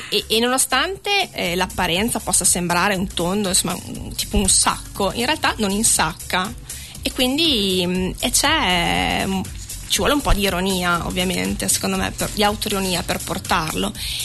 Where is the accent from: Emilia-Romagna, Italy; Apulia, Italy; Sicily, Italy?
Emilia-Romagna, Italy; now in Quistello, Italy; No, io sono emiliana, doc.